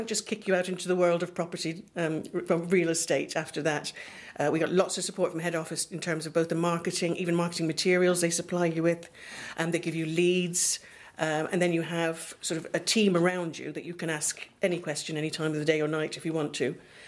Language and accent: English; United Kingdom; now in France; Here we're typical British